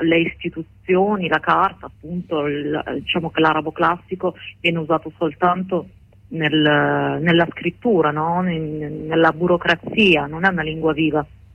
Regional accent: Morocco; now in Italy; la Francia è stato un paese che ha fortemente influenzato il Marocco, il mio paese di origine.

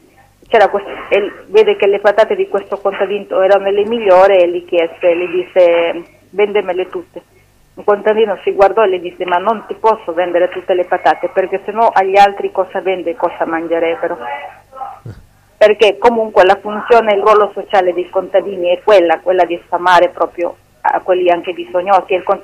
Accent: Peru; moved away; essendo poi possibilmente tanti anni fuori del Perù, perché sono 25 anni che sono via della mia terra

